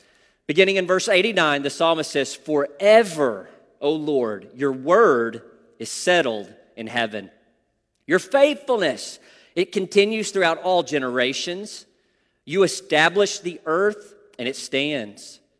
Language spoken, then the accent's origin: English; Arkansas, United States; Most of you are aware that I grew up in Northeast Arkansas, and being an Arkansan, I am a loyalist in heart to Walmart.